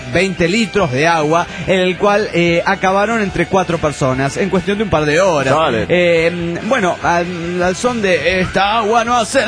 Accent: Mexico City, Mexico; del DF mexicano.

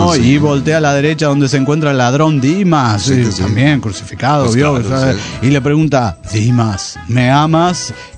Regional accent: Juliaca, Puno, Peru

